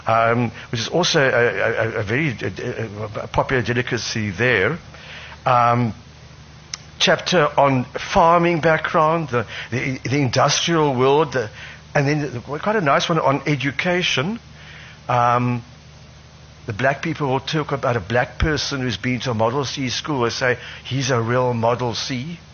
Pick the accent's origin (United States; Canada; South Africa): South Africa; Cape Province; born there; I was born in the Cape province.